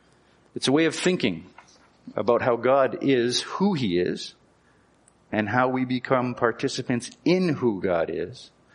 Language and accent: English; Manitoba, Canada; I am from Ukrainian country. Yay, St. Rose, by the way, which is close to Ukrainian country.